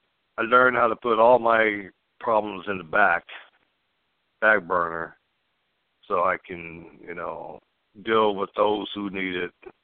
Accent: Los Angeles County, California, United States; also born or lived in Oceanside; I was born in Oceanside, California, San Diego

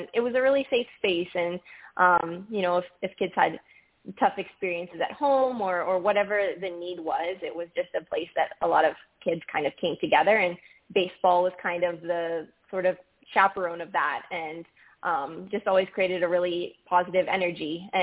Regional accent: Canada; Since I'm from Canada, I don't get to have these kind of conversations a lot

